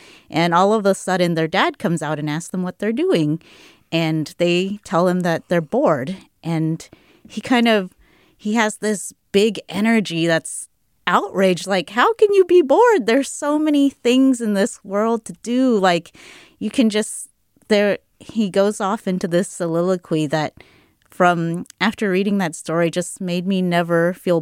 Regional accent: Houston, Texas, United States; I'm from Houston, so I could really relate to that.

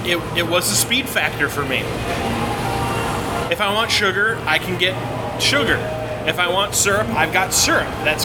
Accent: United States; Because I'm an American, damn it.

